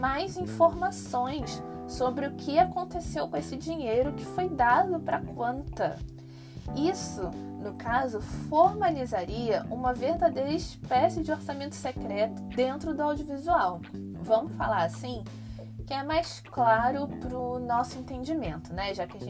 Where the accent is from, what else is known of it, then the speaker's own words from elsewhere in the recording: Niterói, Rio de Janeiro, Brazil; como acontece lá na minha cidade natal, em Niterói